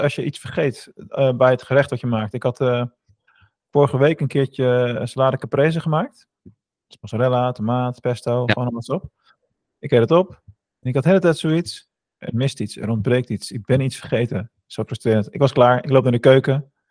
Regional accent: North Holland, Netherlands; En ik heb ook 10 jaar in Schagen gewoond en ik kom van Noord-Holland.

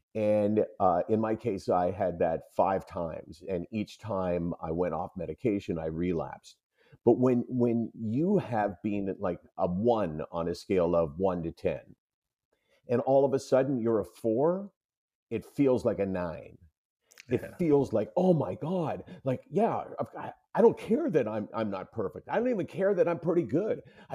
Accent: Toronto, Ontario, Canada; born there; I was born in Toronto, came from a really close family.

